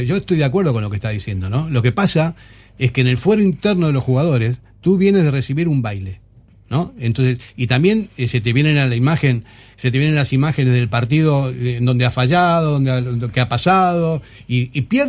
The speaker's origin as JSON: {"language": "Spanish", "country": "Argentina", "moved": "yes", "lives_now": "Spain", "said": "yo soy argentino, tengo los genes ahí, todavía, a pesar de que llevo 40 y pico de años aquí"}